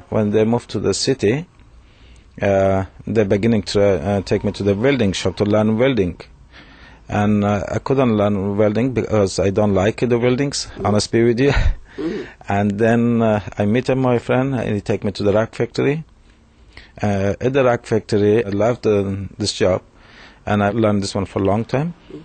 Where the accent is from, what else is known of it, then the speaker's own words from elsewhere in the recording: Mazar-i-Sharif, Balkh, Afghanistan; English is a second language; now in Australia; especially now I'm from Australia, anyone who's go to Afghanistan and especially in Mazar-e-Sharif, my city